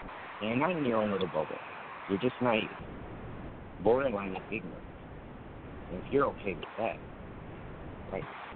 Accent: Wisconsin, United States; Prime example, in my home state, Wisconsin, we have one electric company, really.

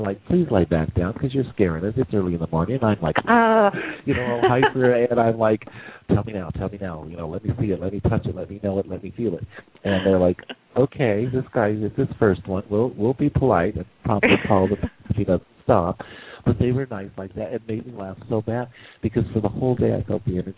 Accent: Wyoming, United States; I am from Wyoming, but I have some really good clients and I love the South. As you guys have found out, I'm in Florida.

